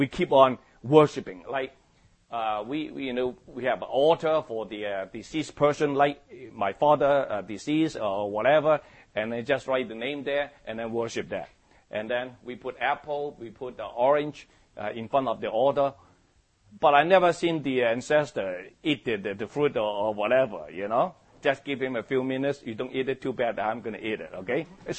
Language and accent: English; Hong Kong; English is a second language; Like, I came from Hong Kong. I wasn't a Christian. I was a Buddha believer.